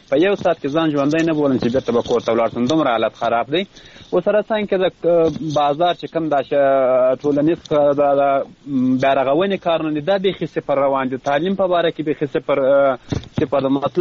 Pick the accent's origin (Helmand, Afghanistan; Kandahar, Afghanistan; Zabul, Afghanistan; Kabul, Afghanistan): Zabul, Afghanistan; زه خپل د زابل ولایت یم.